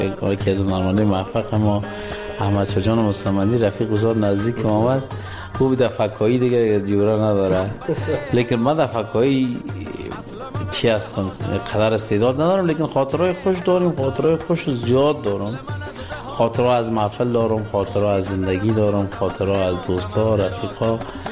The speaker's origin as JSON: {"language": "Persian", "region": "Kabul", "country": "Afghanistan", "tie": "born or raised there", "accent": "mix of Kabul and Panjshir", "said": "من زاده کابل هستم، متولد کابل. کابل جان،"}